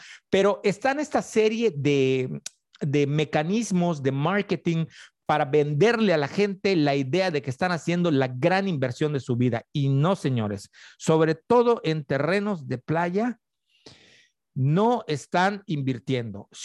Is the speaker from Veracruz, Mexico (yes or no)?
no; Yucatán, Mexico; En cuanto yo les digo yo soy yucateco, o yo vivo cerca de ahí, o me lo conozco muy bien